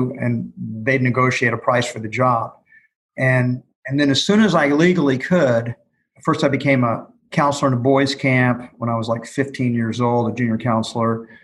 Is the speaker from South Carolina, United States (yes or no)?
no; Houston, Texas, United States; Sure. I grew up in Houston, Texas. I'm 67 years old, so I was born in 1953. I grew up in a little suburb outside the main part of Houston.